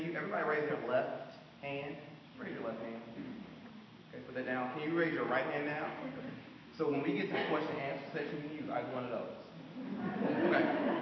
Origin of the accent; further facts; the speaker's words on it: East St. Louis, Illinois, United States; So I grew up in East St. Louis. This is a post-industrialized community, and so not a lot of jobs, not a lot of opportunity necessarily